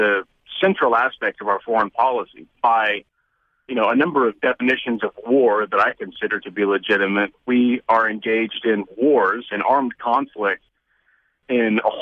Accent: Tulsa, Oklahoma, United States; I am from Oklahoma, from Tulsa. I grew up in Tulsa

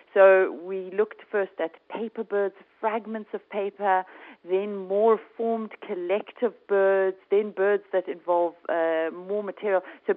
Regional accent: South Africa; being South African and living in today's world

